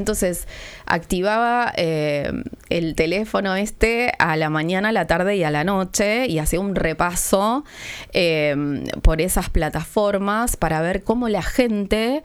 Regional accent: Tierra del Fuego, Argentina; now in Buenos Aires, Argentina; Yo soy de Tierra del Fuego, pero hace muchos años que vivo en Capital Federal, entonces lo que tenía eran voces como muy porteñas.

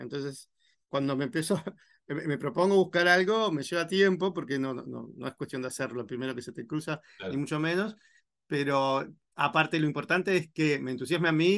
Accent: Uruguay; yo me siento sumamente italiano, ¿no? No, no solo uruguayo, obviamente 100% uruguayo, pero también muy italiano.

